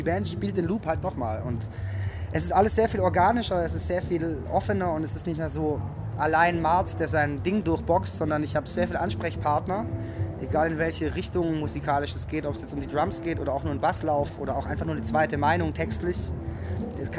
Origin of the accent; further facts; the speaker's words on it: Bad Boll, Baden-Württemberg, Germany; Also ich komme nicht gebürtig aus Stuttgart, ich komme auch aus einem kleinen Kaff, 50 Kilometer entfernt, Bad Boll.